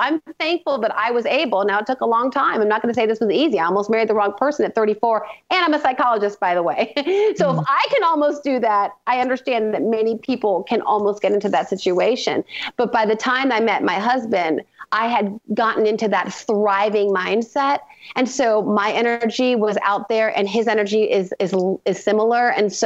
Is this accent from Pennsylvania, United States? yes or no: no; Ohio, United States; And now I'm bringing it back to my home state. I was born and raised in Ohio